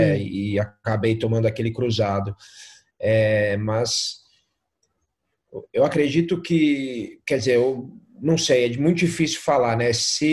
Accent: Brazil; eu sou brasileiro com o maior número de vitórias, mas eu queria ser o de todas as nacionalidades, né?

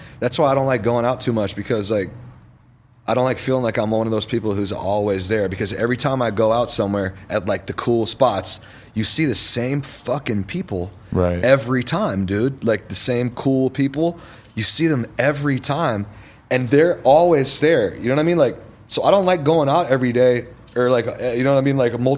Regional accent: Los Angeles, California, United States; Like when people go, where are you from? I'm from here. Oh, wow, that's crazy. I never meet people from here.

